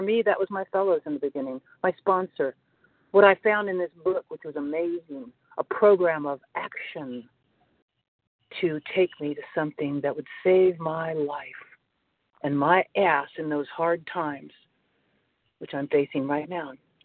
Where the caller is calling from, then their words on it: North Carolina, United States; North Carolina.